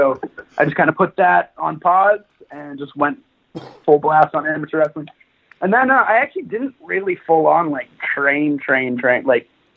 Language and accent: English; Atlanta, Georgia, United States; I grew up in America. I've been living in Atlanta since I was 4 years old, so I definitely sound American.